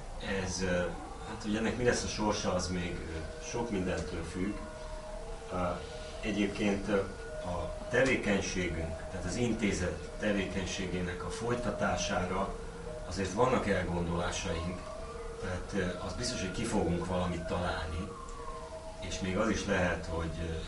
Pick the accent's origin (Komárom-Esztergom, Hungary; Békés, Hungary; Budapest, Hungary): Komárom-Esztergom, Hungary; Tatabánya; Egyébként Tatabányáról jöttem.